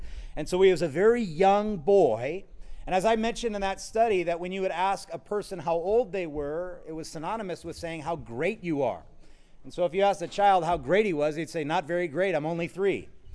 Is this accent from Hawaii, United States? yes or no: yes; Hawaii, United States; I'm from Hawaii, and my American history isn't so good.